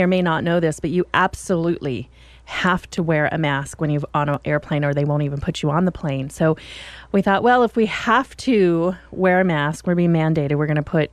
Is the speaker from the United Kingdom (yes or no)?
no; Oregon, United States; when we say we're from the Pacific Northwest and Oregon, they're like, oh, what's going on in Portland?